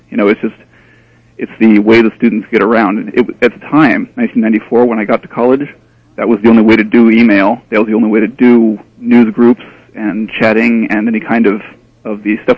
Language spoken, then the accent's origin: English; Redwood Valley, California, United States; Yes, indeed, I'm from Redwood Valley.